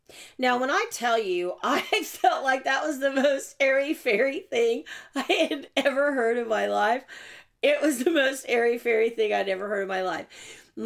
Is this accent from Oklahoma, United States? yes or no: yes; Oklahoma City, Oklahoma, United States; from Oklahoma City.